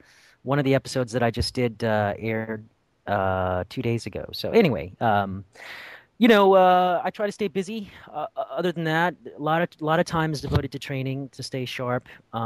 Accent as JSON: {"language": "English", "town": "Monterey", "region": "California", "country": "United States", "tie": "born or raised there", "said": "So anyway, I grew up in Northern California. Grew up in Monterey."}